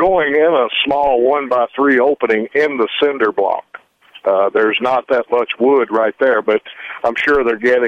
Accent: Memphis, Tennessee, United States; I'm from Memphis originally, and we had big bumblebees there

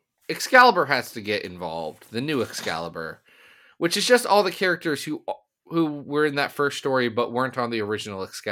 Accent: United States; are the Scarlet Knights just like some Marvel UK thing that I don't know about because I'm an American?

